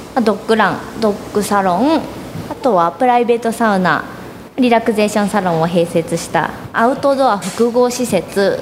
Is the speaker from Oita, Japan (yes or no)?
no; Minami-Alps, Yamanashi, Japan; はい、この南アルプス市上市の瀬で生まれ育った。